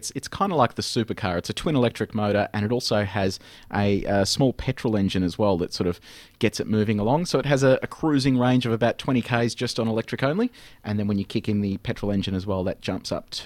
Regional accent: Geelong, Victoria, Australia; Well, I need to declare that I grew up in Geelong, so I am officially a Bogan.

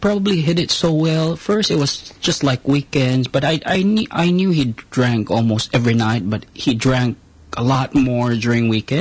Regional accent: Cebu, Central Visayas, Philippines; also born or lived in Manila; I grew up in Cebu and then I went to Manila and had a relationship.

